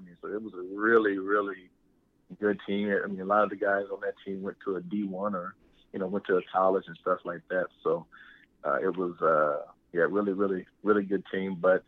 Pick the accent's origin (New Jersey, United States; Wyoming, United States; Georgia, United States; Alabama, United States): Georgia, United States; growing up in Georgia, you just heard that name, the Bailey family